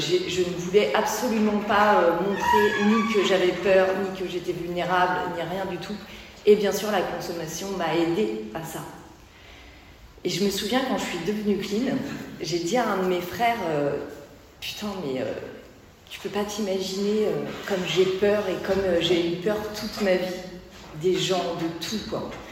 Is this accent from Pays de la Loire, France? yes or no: yes; Nantes, Pays de la Loire, France; effectivement, et je suis des Nantes.